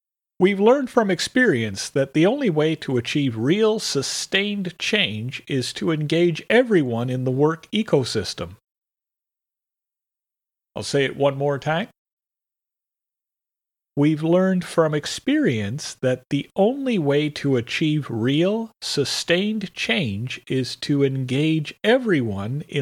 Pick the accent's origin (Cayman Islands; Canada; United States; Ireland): Canada; For example, in my home country of Canada